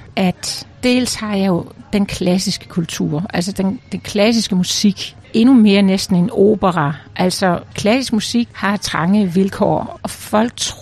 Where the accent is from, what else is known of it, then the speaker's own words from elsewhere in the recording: Region of Southern Denmark, Denmark; accent: Funen; bortset fra mit fynske jo, så kommer jeg mere fra Nordsjælland af, hvor min første mand boede, vi boede.